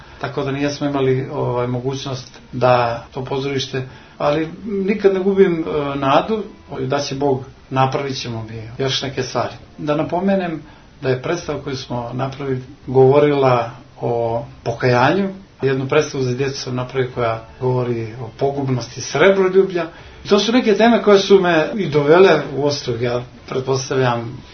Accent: Nikšić, Nikšić Municipality, Montenegro; also born or lived in Vasojevići; Ja sam rođen u Vasojevićima, onda sam sa 3 godine prešao Nikšić

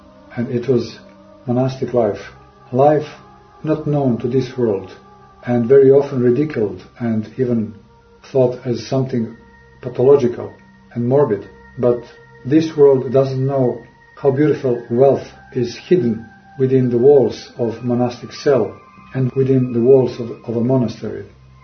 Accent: Belgrade, Serbia; moved away as an adult; also born or lived in New York City, United States; as I was leaving my home city of Belgrade in Serbia, almost in the same manner when I was now departing from New York City and leaving it behind me

